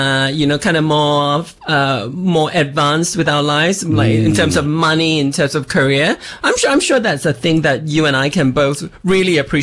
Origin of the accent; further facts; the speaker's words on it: Singapore; I grew up in Singapore, which is the closest neighbor to Malaysia